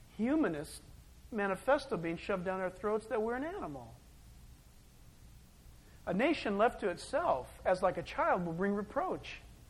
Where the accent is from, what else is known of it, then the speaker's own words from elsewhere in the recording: San Diego, California, United States; I was born and raised in San Diego